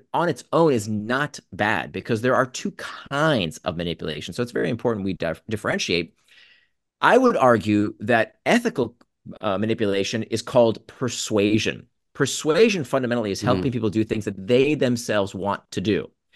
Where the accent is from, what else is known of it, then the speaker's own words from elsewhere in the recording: United States; Trix was the brand I used to love growing up in the States